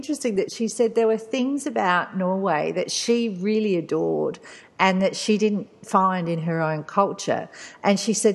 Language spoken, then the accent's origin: English; Australia; I get so much of who I am from the fact that I'm Australian